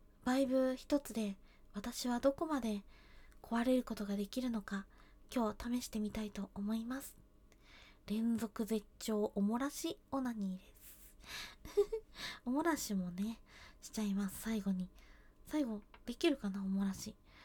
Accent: Kyushu, Japan; 出身地は九州です。

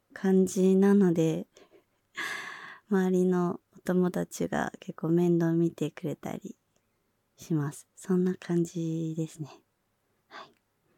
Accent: Saitama, Japan; 出身地は埼玉で、新人声優です。

